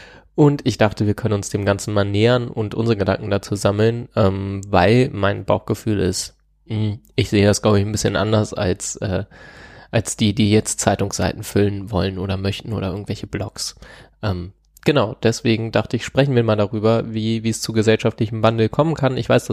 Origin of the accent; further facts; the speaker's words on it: Lower Saxony, Germany; Ich komme ja aus Niedersachsen